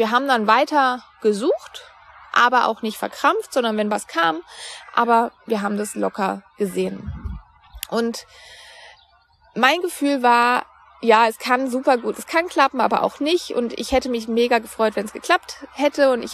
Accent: Baden-Württemberg, Germany; also born or lived in Cologne; Mein Freund und ich haben uns dann irgendwann überlegt, wir wollen von Köln wieder in meine Heimat bei Freiburg ziehen

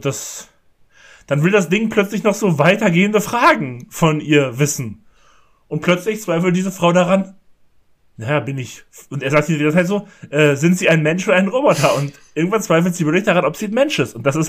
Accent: Germany; Ich finde, man kann sogar das Niederländisch ganz gut verstehen, tatsächlich, als Deutscher.

